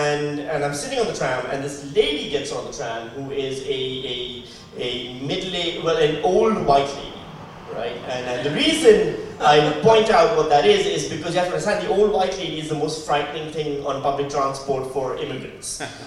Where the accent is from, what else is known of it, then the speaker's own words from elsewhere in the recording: Pakistan; also born or lived in Western Australia; now in Melbourne, Australia; Let's see, I'm from Pakistan. I used to live in Pakistan. And then I moved to Western Australia, where I lived for 4 years